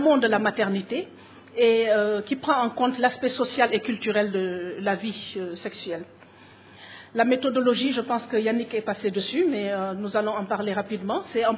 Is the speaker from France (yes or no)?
no; Burkina Faso; Je viens du Burkina.